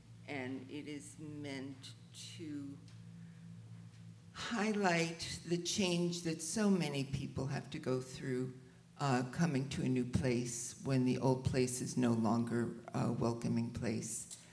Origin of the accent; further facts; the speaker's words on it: Brooklyn, New York, United States; born there; I was born in Brooklyn, New York, where it is not unusual to be Jewish.